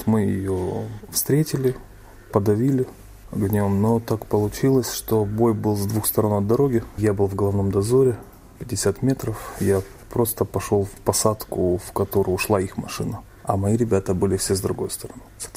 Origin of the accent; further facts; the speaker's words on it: Kharkiv, Kharkiv Oblast, Ukraine; по сути, я вырос уже в Украине. То есть я в 90-м году пошел в школу. Все мое вот время, которое я помню, оно прошло в Украине. Я ментально себя связываю, то есть как-то себя ассоциировать с городом, который был в Украине, Харьков